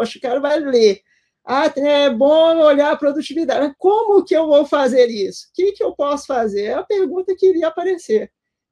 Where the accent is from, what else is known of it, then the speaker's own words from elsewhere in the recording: Belo Horizonte, Minas Gerais, Brazil; eu moro em Belo Horizonte, eu sempre morei aqui, eu sou de Belo Horizonte